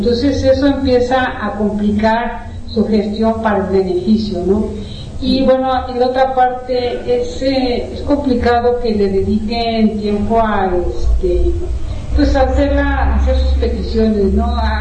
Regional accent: Mexico; como mexicanos tengamos actas de nacimiento

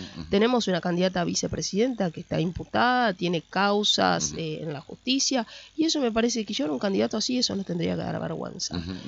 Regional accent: Argentina; nosotros como argentinos

